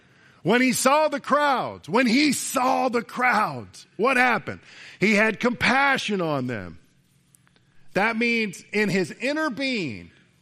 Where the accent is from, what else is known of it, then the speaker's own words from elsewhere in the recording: Jacksonville, Florida, United States; And in Florida, I grew up in Jacksonville